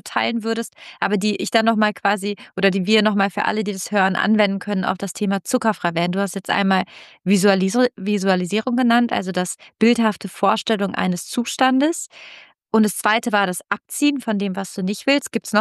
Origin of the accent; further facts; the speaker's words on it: Italy; ich komme aus Italien und die denken einfach